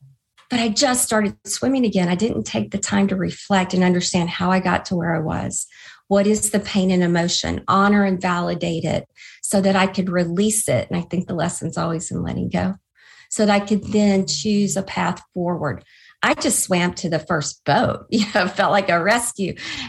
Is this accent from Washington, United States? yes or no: no; Alabama, United States; I grew up in Alabama in the Bible Belt, and religion was a big part of my upbringing.